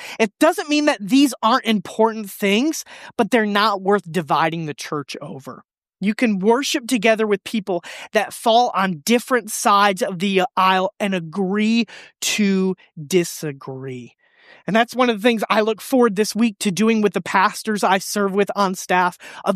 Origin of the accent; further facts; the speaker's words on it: Michigan, United States; And I am from Michigan, like Colton. And this whole Southern gospel thing was not something I grew up in.